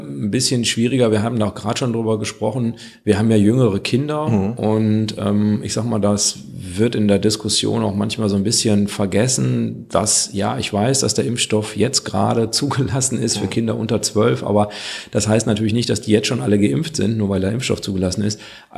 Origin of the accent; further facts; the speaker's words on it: North Rhine-Westphalia, Germany; ich komme ja aus dem Kreis Viersen